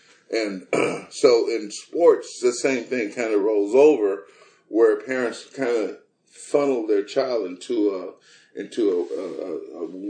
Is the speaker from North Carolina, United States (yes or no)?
no; Los Angeles, California, United States; Now, I grew up in South Central L.A. My school was, I went to a black high school.